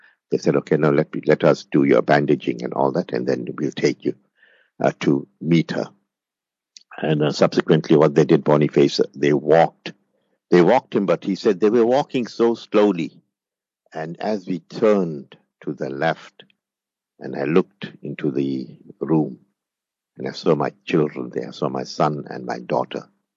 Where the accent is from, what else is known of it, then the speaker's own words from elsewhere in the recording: Sapingo Beach, South Africa; We grew up in Sapingo Beach as, you know, the terms that we use as lighties.